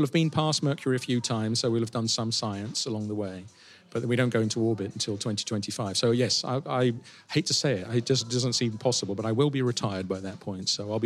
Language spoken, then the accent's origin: English; United Kingdom; as a Brit, I say that, but I say that because I see it every day.